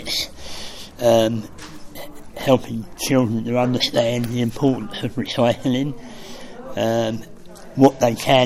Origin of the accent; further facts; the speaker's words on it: London, United Kingdom; I'm actually from London. I'm born in London. I moved up to Durham.